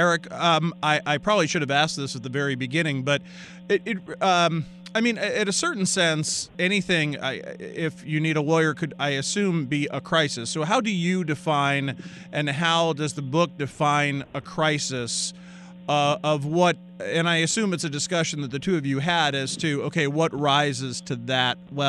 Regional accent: Washington, District of Columbia, United States; born there; I was born in Washington, D.C., and my father brought me to the Supreme Court building

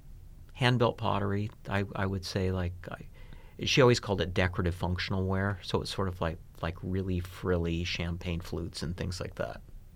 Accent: Western US, United States; I grew up in the Western U.S. and I spent a lot of time hiking.

